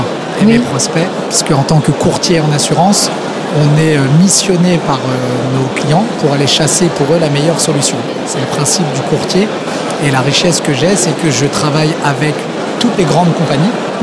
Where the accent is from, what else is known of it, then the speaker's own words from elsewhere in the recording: Sarcelles, Île-de-France, France; Mon cabinet se trouve à Sarcelles, donc là où j'ai grandi, là où ma maman habite. Donc depuis quelques années, je suis retourné sur ces terres-là qui me tenaient à cœur.